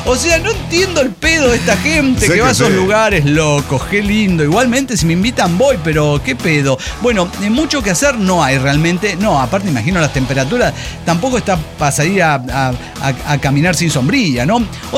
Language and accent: Spanish; Mexico City, Mexico; la mitad somos chilangos, la otra tapatíos